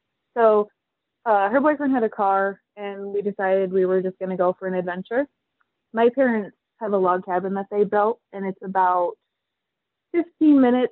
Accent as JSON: {"language": "English", "region": "Michigan", "country": "United States", "tie": "born or raised there", "lives_now": "New York City, United States", "said": "I live in New York City right now, but I grew up in Northwest rural Michigan, and I went to college in Michigan and all of that."}